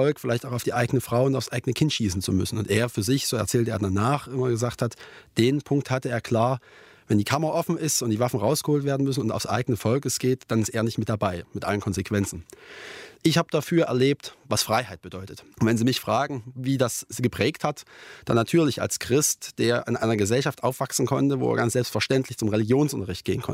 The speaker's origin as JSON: {"language": "German", "town": "Zwickau", "region": "Saxony", "country": "Germany", "tie": "born or raised there", "said": "ich bin in einem christlichen Haushalt aufgewachsen in der Nähe von Zwickau."}